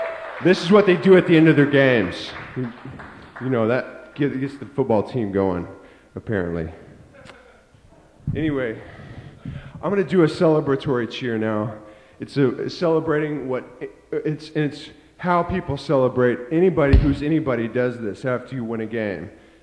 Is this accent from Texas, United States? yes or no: yes; Fort Worth, Texas, United States; Did you hear me say … from Fort Worth, Texas?